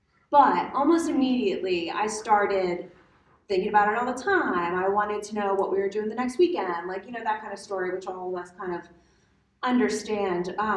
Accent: Montgomery County, United States; I grew up in Montgomery County.

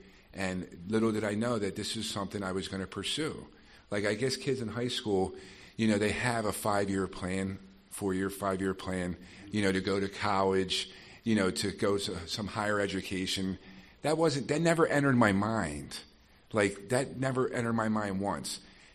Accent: Delaware County, Pennsylvania, United States; I'm from Delco, Delaware County, south of Philadelphia.

